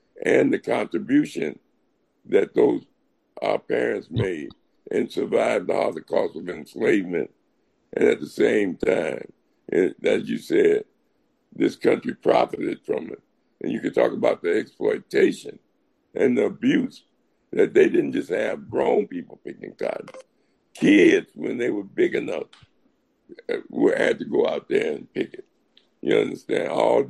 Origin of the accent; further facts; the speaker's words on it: Compton, California, United States; See, I grew up in Watson, Compton, and I'm a street brother, street.